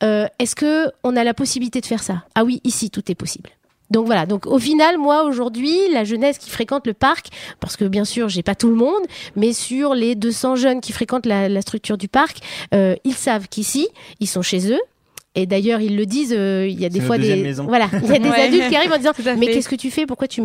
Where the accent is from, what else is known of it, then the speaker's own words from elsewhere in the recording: Normandy, France; Mais s'il y a problème, on est des Normands, on n'annule pas.